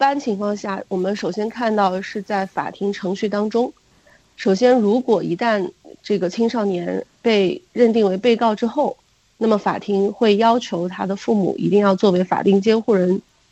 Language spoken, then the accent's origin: Chinese; China